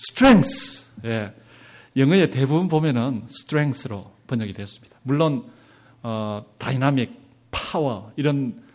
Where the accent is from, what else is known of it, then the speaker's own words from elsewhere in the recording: Gyeongsang, South Korea; 이거는 제가 경상도 사람인 줄 몰라서 물은 게 아니에요.